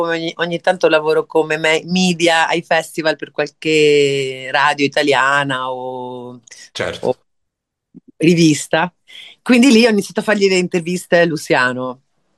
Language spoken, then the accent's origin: Italian; Venice, Veneto, Italy; Io sono originaria di Venezia e, come sai, Venezia ha una grande tradizione